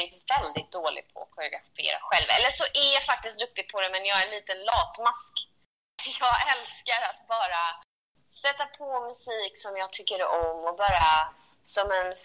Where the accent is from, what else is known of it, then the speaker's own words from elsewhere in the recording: Sweden; Mina föräldrar brukar skämta om det då, alltid när jag är hemma i Sverige.